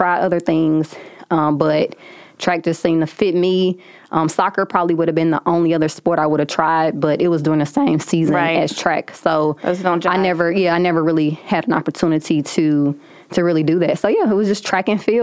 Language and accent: English; St. Louis, Missouri, United States; She is from East St. Louis. I'm from St. Louis, so just being kind of a hometown hero.